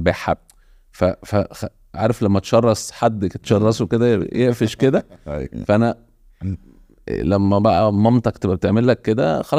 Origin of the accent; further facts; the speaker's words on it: Cairo, Cairo Governorate, Egypt; ووالدتي من المنصورة برضو. بس ما عشتش في المنصوره يعني، هم نقلوا القاهره قبل ما انا اتولد. مولود في القاهره، متربي في حي الزمالك.